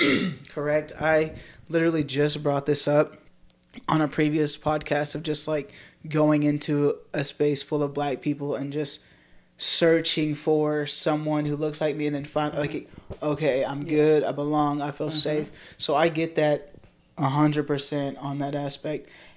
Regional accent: El Dorado, Kansas, United States; No, I'm from El Dorado.

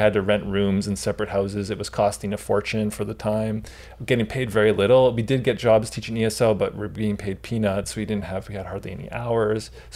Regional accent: Canada; Douglas Copeland also being Canadian and me trying to be a Canadian writer.

